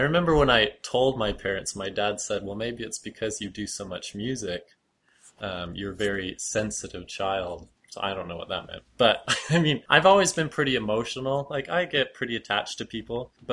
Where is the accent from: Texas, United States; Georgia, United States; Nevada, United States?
Nevada, United States; Henderson; I grew up in Henderson, Nevada, just outside of Las Vegas.